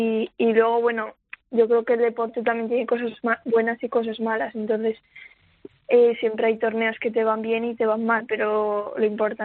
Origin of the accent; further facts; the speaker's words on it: Cuarte, Aragon, Spain; De Cuarte, de Huesca.